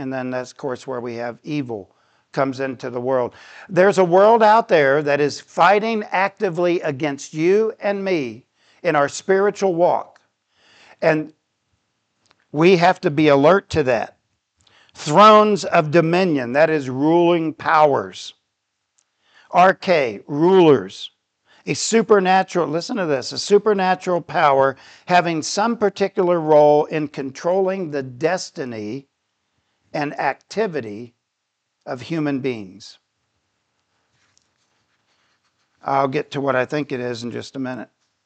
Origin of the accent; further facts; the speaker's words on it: Titusville, Florida, United States; I grew up in Titusville, Cape Canaveral.